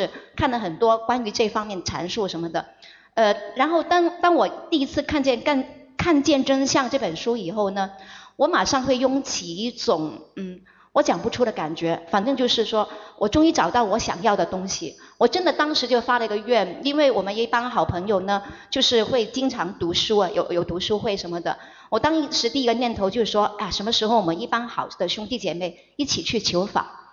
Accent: Xinxing, Guangdong, China; 我的家乡是六祖慧能，就是新姓，有没有听说过三兴啊？新姓。六祖慧能的故乡，我们家乡的人呢，基本上是对坛经是非常喜欢的。我自己虽然不是那个纯正的佛教徒

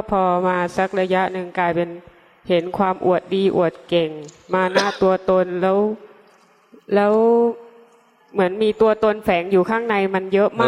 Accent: Trang, Thailand; มาจากตรังค่ะ

